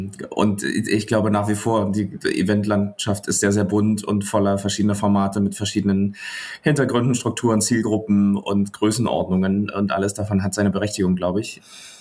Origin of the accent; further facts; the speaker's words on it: Leipzig, Saxony, Germany; Also ich bin in Leipzig geboren, 87, also sozusagen genau diesen Bruch irgendwie so gerade noch mitgenommen oder gefühlt nicht bewusst mitgenommen, trotzdem irgendwie aufgesogen. Bin dann auch in Leipzig groß geworden, zur Schule gegangen, Abitur gemacht